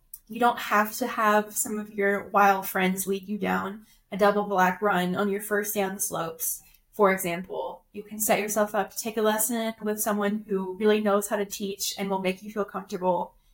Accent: Texas, United States; We're from Texas and went to the University of Texas.

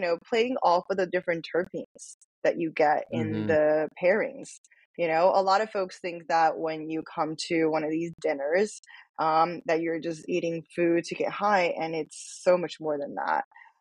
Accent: Chengdu, Sichuan, China; now in United States; when I started traveling in China after growing up in Chengdu, I was like, oh, wow, this is a really unique, special place

